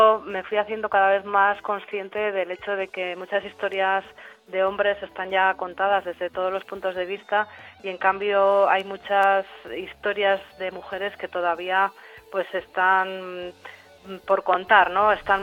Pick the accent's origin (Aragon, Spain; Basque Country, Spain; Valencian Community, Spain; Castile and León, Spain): Basque Country, Spain; San Sebastián; now in Madrid, Spain; Pues yo vivo en Madrid, aunque soy de San Sebastián, de Donosti.